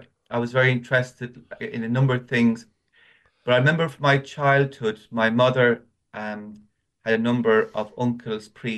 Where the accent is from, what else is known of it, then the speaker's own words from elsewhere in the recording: Patrickswell, Munster, Ireland; also born or lived in Limerick; So I'm from Patrickswell in County Limerick. My childhood was spent in a place called Linwood Park in the city. My parents lived there first. And then in the late 70s, then we moved to Patrickswell.